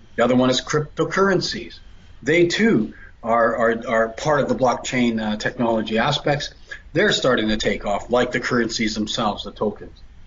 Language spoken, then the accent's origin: English; Canada; because then you can add up the Canadian, because I'm a Canadian.